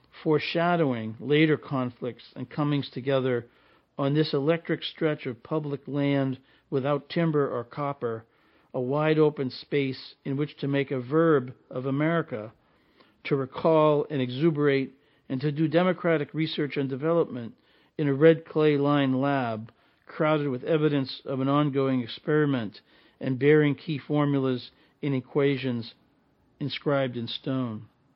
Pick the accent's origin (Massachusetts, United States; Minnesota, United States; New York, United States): Massachusetts, United States; Dracut; Where I grew up in Draket, which town just outside of Lowell